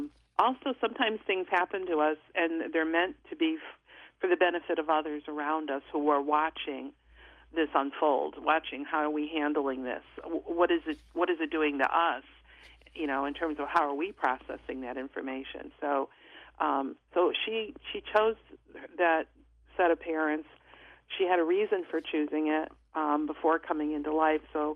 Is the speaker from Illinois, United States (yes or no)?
yes; Chicago, Illinois, United States; I grew up in Chicago, and I thought, where the heck am I? Who are you people? I knew that wasn't home.